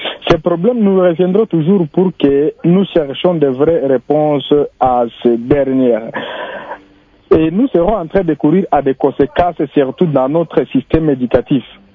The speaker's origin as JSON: {"language": "French", "region": "North Kivu", "country": "DR Congo", "said": "chez nous, dans le Nord Kivu, précisément à Kiwanja, dans les Rutshuru"}